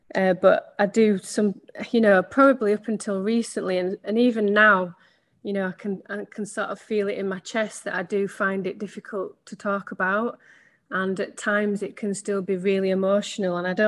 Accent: Manchester, North West England, United Kingdom; So I'm a midwife from Manchester, and I'm a wife and a mother of three.

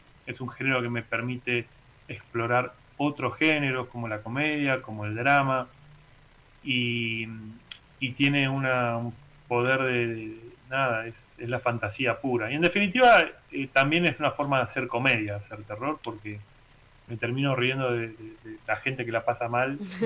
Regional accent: Argentina; muchachos, somos argentinos

